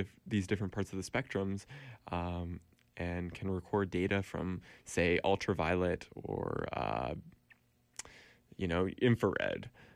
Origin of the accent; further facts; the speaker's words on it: Beaverton, Oregon, United States; And I'm looking at my hometown right now, and I can of Beaverton, Oregon, in the United States, just outside of Portland, 20 minutes